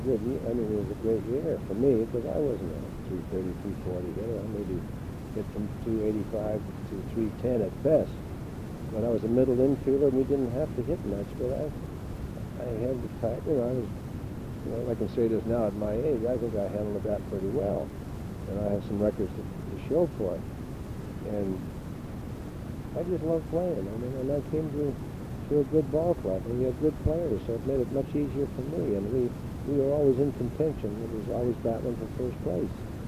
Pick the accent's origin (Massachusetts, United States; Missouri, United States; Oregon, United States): Oregon, United States; I met this little girl from Lynn, Mass, and I came from Oregon, and we hit it off and got married.